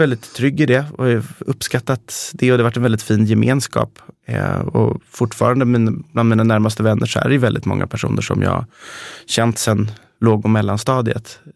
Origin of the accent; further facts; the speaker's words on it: Stockholm, Stockholm County, Sweden; jag är uppvuxen som sagt i Stockholm och jag har ju vuxit upp liksom i det judiska Stockholm. Jag gick ju i judisk liksom förskola, skola fram tills jag gick upp nian.